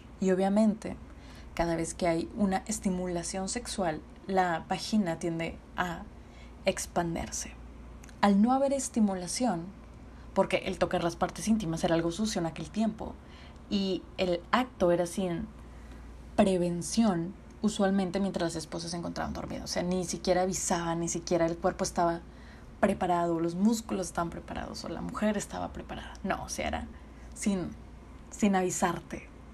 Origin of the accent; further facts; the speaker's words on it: Mexico; ¿hace qué tanto las mujeres valemos como civiles mexicanas?